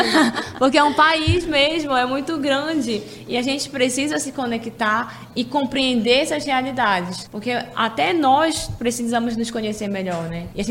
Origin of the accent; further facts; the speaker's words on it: Belém, Pará, Brazil; Olha só, venho lá de Belém, sempre quis conhecer o Acre.